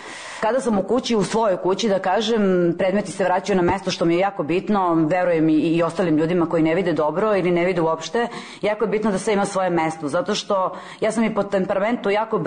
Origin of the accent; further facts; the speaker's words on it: Belgrade, Serbia; imam 34 godine, rođena sam i živim u Beogradu.